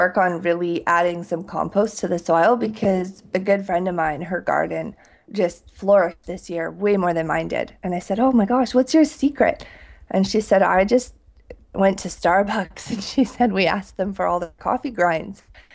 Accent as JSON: {"language": "English", "town": "Prince George", "region": "British Columbia", "country": "Canada", "tie": "born or raised there", "said": "I grew up in Prince George, which is about 10 hours north of here."}